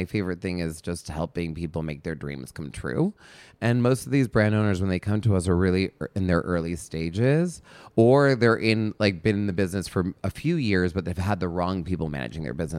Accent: New York, United States; now in Los Angeles, United States; I didn't want to leave New York. I was an East Coaster. I'm a New Yorker at heart.

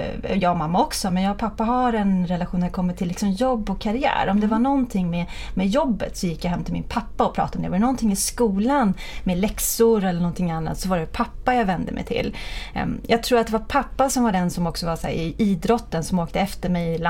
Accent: Södertälje, Stockholm County, Sweden; born there; halva mitt liv har jag bott i Stockholm. Men min ungdom, så jag föddes på Östertälje BB.

